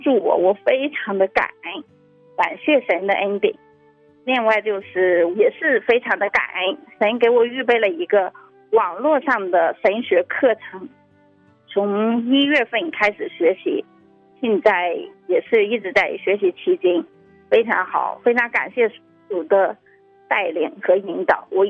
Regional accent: Shanxi, China; 我是山西的

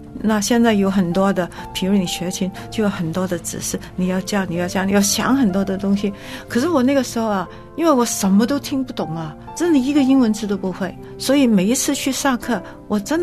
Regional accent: Hong Kong; 那我小时候在香港学钢琴的人也不多

